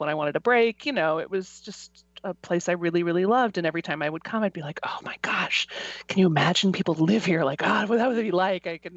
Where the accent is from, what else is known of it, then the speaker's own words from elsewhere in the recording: Chicago, Illinois, United States; also born or lived in Los Angeles; I grew up in Chicago. I loved living in Chicago. I then moved to, spent 15 years living in LA, and I loved living in LA.